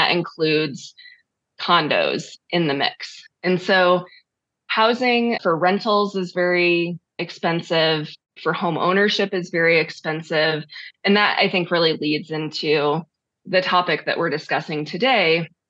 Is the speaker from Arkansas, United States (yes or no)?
no; Clarkston, Michigan, United States; Yeah, I grew up in Clarkston, Michigan, just about 40 minutes north of Detroit.